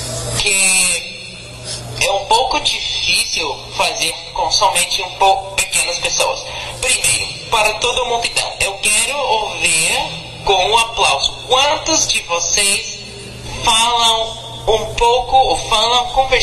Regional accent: United States; Portuguese is a second language; eu sou americano, sou um estudante da universidade, eu estudo economia, mas também falo português e inglês

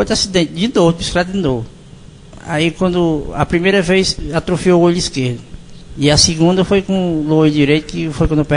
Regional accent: Russas, Ceará, Brazil; born there; Nasci em Russo, em 1956. Cheguei aqui

